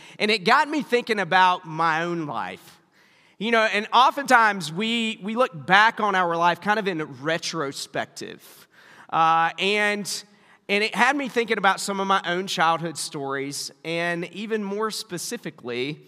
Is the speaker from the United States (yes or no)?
yes; Spartanburg, South Carolina, United States; We grew up in Spartanburg, South Carolina. And I know you were wondering if the accent was Canadian, but no, it's I grew up in the South